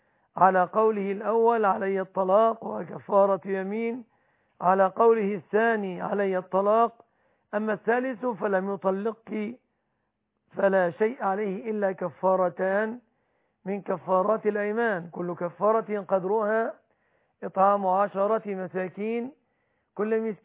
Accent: Egypt; في بلادنا مصر

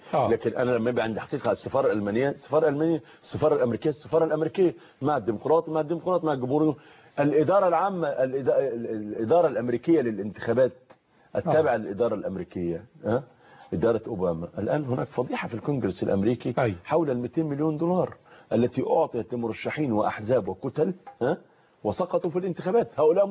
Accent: Egypt; أنا إنسان مصري عربي مسلم عادي

